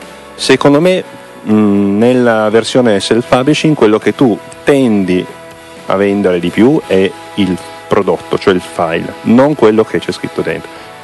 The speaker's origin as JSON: {"language": "Italian", "region": "Piedmont", "country": "Italy", "said": "io in quanto piemontese, di nome e cognome"}